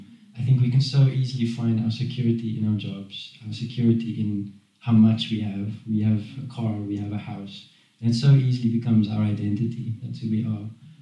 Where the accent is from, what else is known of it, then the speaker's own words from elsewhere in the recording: South Africa; We come from South Africa, and we We were just settling into a really beautiful place in South Africa. It's called Stellenbosch.